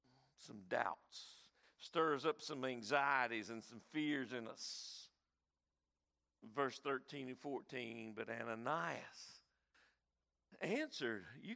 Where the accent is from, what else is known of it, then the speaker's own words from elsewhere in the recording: the South, United States; We're from the South.